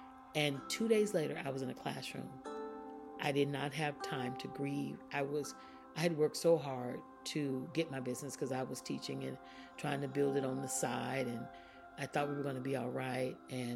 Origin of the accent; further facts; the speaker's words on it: Florida, United States; I started in my home state, which is Florida.